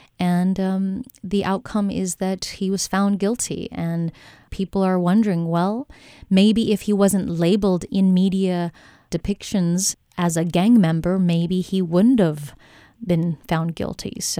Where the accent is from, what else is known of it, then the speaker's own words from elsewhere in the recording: Wausau, Wisconsin, United States; can I claim this space as, you know, yeah, I'm proudly from Wausau.